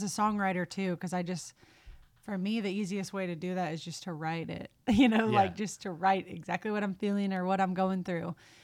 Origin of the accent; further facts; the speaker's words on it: Nashville, Tennessee, United States; that's another thing about growing up in Nashville that I think is somewhat of an advantage or just something I try not to take for granted